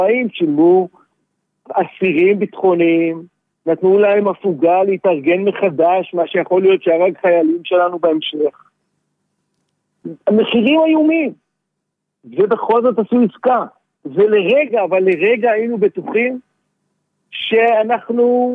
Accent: Nir Oz, Southern District, Israel; moved away as an adult; אני גרתי עד 2005 בניר עוז, וגידלתי שם שתי ילדות, וברבות הימים פשוט החלטנו שאנחנו מחפשים עתיד אחר. אבל אני בן קיבוץ, גידלתי והתחנכתי שם.

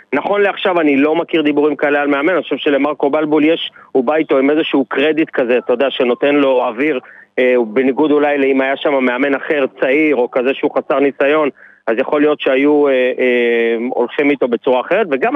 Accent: Ramat Gan, Tel Aviv District, Israel; כי גדלתי ליד המגרש המיתולוגי בכפר מכביה, עוד בימים של הרולד קילינג

